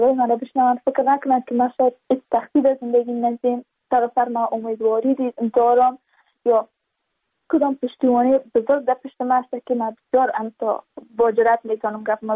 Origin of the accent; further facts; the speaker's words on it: Badakhshan, Afghanistan; چون ما از بدخشان هستیم یعنی منطقای دور دستش